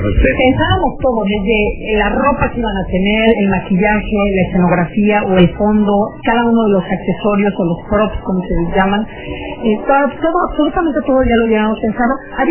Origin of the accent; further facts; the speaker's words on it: Mexico; Yo no los conocía porque soy mexicana